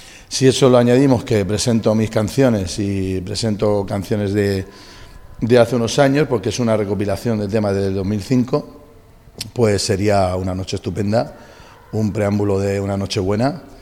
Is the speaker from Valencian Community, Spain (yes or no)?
no; Cartagena, Region of Murcia, Spain; mi idea era presentarlo sobre todo en Cartagena, en mi tierra